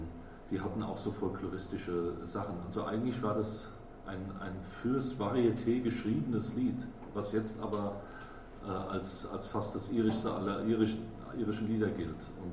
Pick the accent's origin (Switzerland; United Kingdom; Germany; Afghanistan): United Kingdom; Scotland; accent: Scottish; German is a second language; Ich hoffe, ihr hört meinen schottischen Dialekt-Akzent manchmal ein bisschen besser.